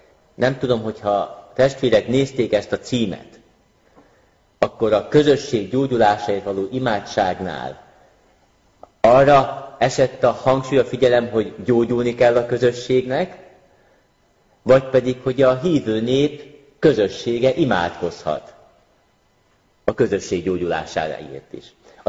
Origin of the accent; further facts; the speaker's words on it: Tápiószőlős, Pest, Hungary; Amúgy pedig Tápió Szőlősről származom, Szegléd mellől egy kis faluból.